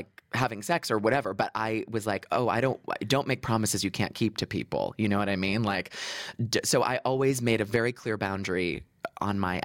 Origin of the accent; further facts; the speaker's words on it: United States; now in London, United Kingdom; Obviously, I'm American here, living in London in the UK